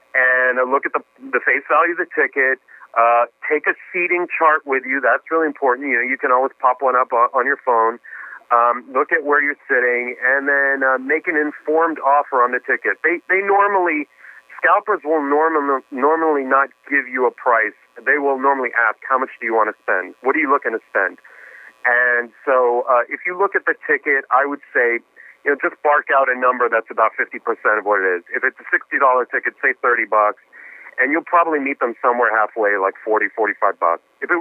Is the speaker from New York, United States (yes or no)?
yes; New York, United States; also born or lived in New Orleans / Boston; I lived in New Orleans for a while. I went to college in Boston. I grew up in New York.